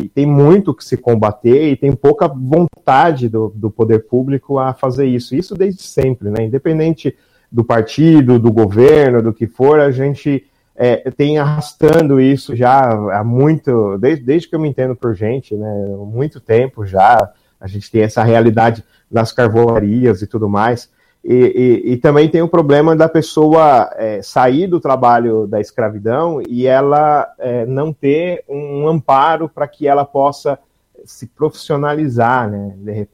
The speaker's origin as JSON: {"language": "Portuguese", "region": "São Paulo", "country": "Brazil", "said": "Eu vim da periferia de São Paulo"}